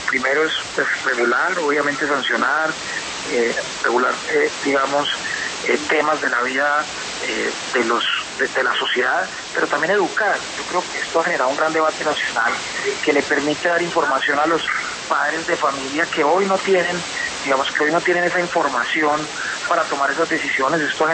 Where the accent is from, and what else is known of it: Colombia